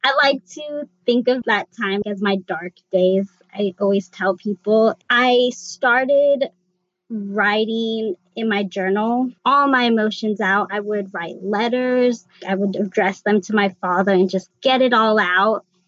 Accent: Midwest, United States; I grew up in Midwest suburbia.

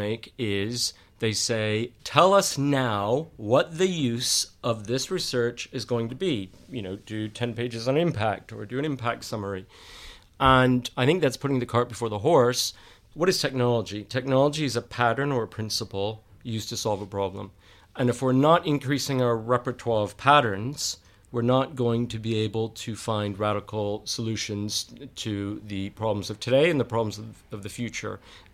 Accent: Texas, United States; moved away as an adult; I came here to study and ended up staying as a researcher. I'm from Texas.

